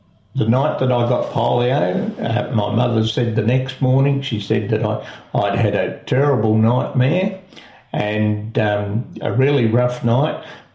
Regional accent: Portland, Victoria, Australia; born there; I was born in Portland, Victoria, in 1950.

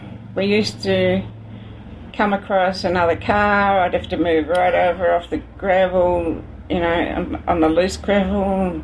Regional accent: Hamilton, Victoria, Australia; Yeah, up around Hamilton, it's very dry.

